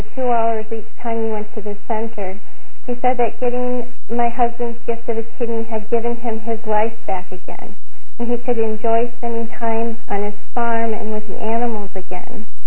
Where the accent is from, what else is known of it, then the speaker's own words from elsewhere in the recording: St. Paul, Minnesota, United States; from St. Paul, Minnesota